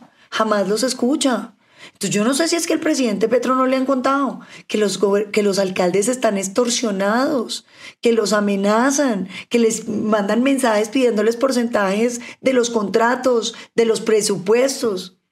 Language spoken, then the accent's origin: Spanish; Cauca, Colombia